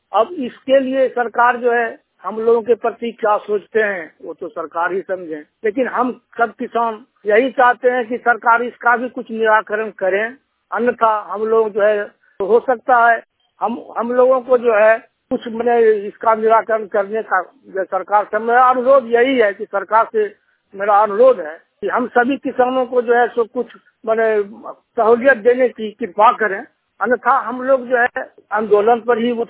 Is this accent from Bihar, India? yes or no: yes; Bihar, India; हम मुंगेर जिला के रहने वाले हैं।